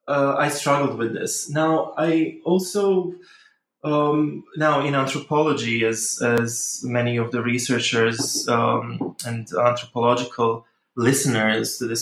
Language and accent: English; Bosnia & Herzegovina; now in United Kingdom; I am Bosnian. I am from Bosnia. Actually, I was born in Yugoslavia, so slightly different country. But I am Bosnian.